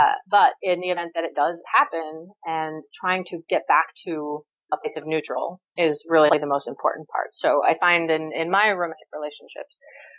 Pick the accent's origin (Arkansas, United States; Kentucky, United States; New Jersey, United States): New Jersey, United States; I'm from New Jersey, so generally that's kind of how New Jersey people function, is that very abrasive sort of personality.